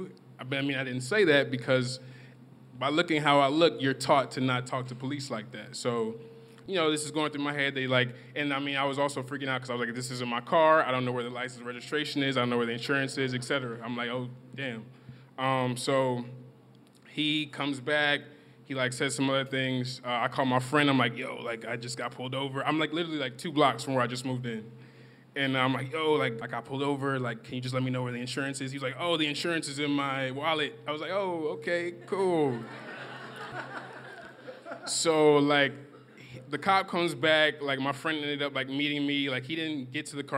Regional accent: New Orleans, Louisiana, United States; moved away; New Orleans is very different because I'm from New Orleans. I had to move because of Hurricane Katrina.

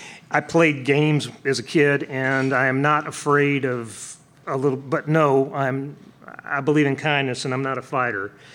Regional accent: Paris, Île-de-France, France; I mean, I'm Paris, France, but I identify as a Southerner because that's the part of me that comes out when I'm doing this stuff.

